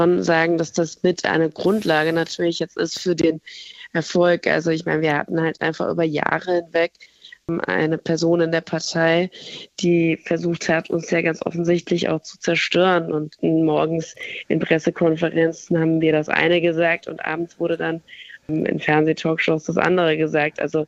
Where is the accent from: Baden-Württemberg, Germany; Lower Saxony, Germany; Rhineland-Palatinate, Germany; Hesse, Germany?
Hesse, Germany; Frankfurt; gerade als Frankfurterin